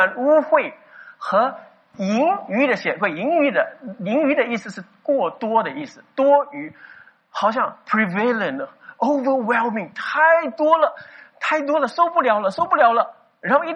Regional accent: Singapore; 但是我们是新加坡人啊，我们新加坡的品牌。

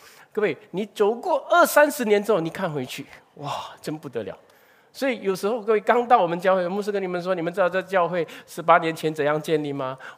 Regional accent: Singapore; 为什么我们新加坡人在这个地方

